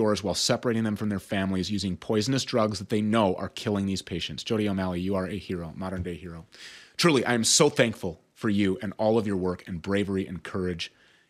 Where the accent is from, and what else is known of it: Minnesota, United States; born or raised there